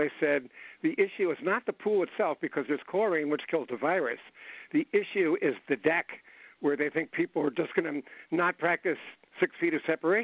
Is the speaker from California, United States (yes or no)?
no; New Jersey, United States; And since you're from Rehoboth and I'm from North Jersey, we can definitely impart some of our knowledge on the Jersey Shore.